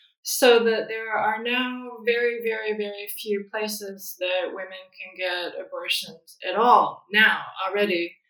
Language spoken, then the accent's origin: English; Kentucky, United States; I grew up in Kentucky, and there's only one clinic in the entire state that does late-term abortions.